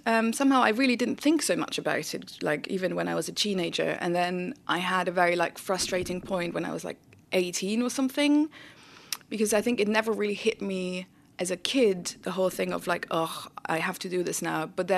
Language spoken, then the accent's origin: English; Germany; I grew up in Germany